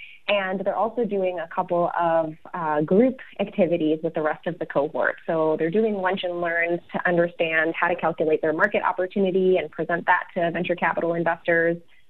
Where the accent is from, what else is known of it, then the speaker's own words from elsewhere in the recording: Florida, United States; I'm from Florida myself, and had a little bit of a winding path before I ended up in the entrepreneurial ecosystem here.